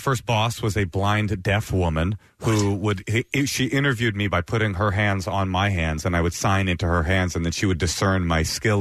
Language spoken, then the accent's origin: English; Queens, New York, United States; born there; Yeah, I was born in Queens. I had my dad and my mom split when I was like one, and he like jumped into Hasidic Judaism, and my mom jumped into Oakland, and so I was raised literally.